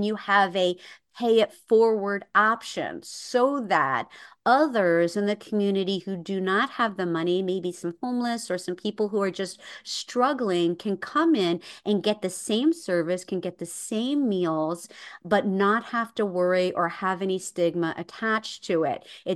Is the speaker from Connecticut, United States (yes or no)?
no; New Jersey, United States; born there; shift us to New Jersey because that's where I was born.